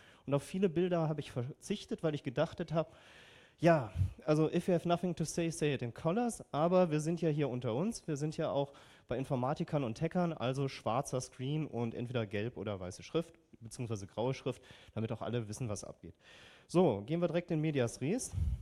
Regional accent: Berlin, Germany; ich komme aus Berlin

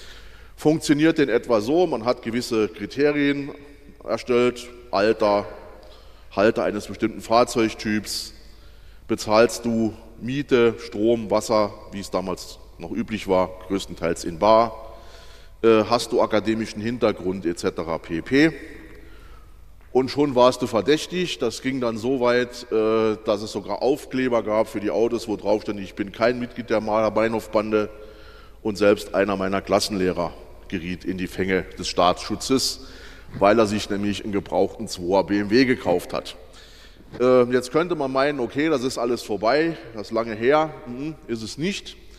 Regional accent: Baden-Württemberg, Germany; Zum Beispiel in Baden-Württemberg, wo ich herkomme

